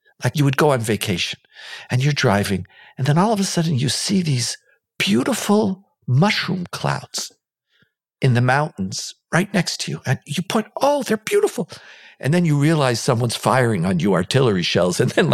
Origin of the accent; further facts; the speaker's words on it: Israel; when we grew up here in Israel, but certainly in the early years of the foundation of the country